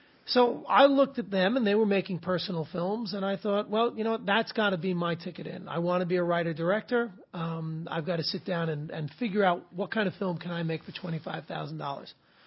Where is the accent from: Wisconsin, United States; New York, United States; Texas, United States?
New York, United States; Valley Stream; also born or lived in Woodside, United States; So I was born in Woodside. We stayed there for about 3 years, and then we moved to Valley Stream, Long Island. And Valley Stream, sort of. Typical working-class Long Island neighborhood, all Irish and Italian.